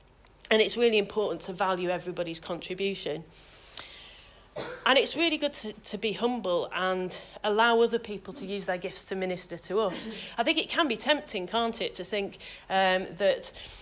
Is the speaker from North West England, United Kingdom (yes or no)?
yes; Manchester, North West England, United Kingdom; now in Newcastle upon Tyne, United Kingdom; I live in Newcastle upon Tyne, so I've travelled quite a way yesterday. I'm originally from Manchester, so I'm not quite a naturalised Geordie, but I do my best.